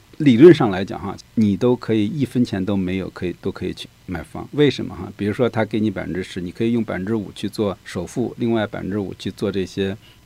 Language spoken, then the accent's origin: Chinese; California, United States; 我们加州人是蛮有钱的哈